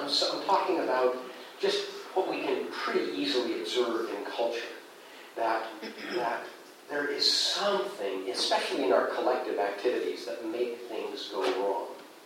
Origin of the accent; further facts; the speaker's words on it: Pacific Northwest, United States; because I grew up in the Northwest